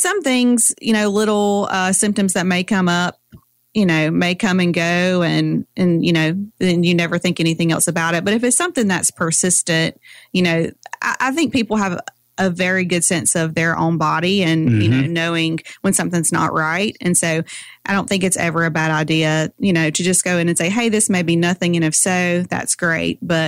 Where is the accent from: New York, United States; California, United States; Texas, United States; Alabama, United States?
Alabama, United States; Kinston; also born or lived in Birmingham, United States / Mobile, United States; So I'm from Kinston, Alabama, which no one ever knows. So Enterprise Dothan is usually the closest place anyone's ever heard of.